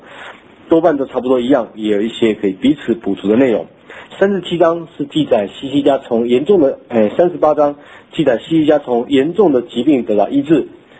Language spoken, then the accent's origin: Chinese; Taiwan; accent: Taiwanese; 我们台湾话是红心